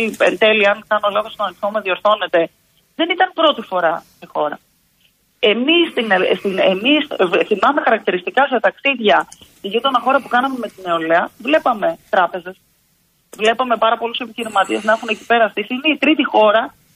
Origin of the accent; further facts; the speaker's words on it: Karpenisi, Central Greece, Greece; να πάτε στο χωριό μου στο Καρπενήσι